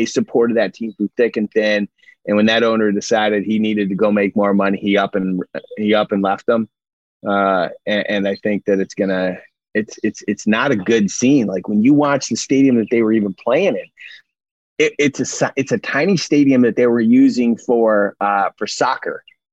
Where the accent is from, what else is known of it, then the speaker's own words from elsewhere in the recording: Syracuse, New York, United States; now in Los Angeles, United States; As a kid growing up in Syracuse, New York, you know, you would have thought I was like a Jets or a Giants or a Bills fan.